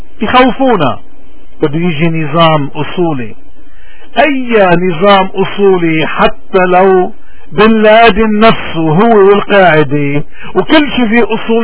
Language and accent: Arabic; Lebanon; ونحن لبنانيين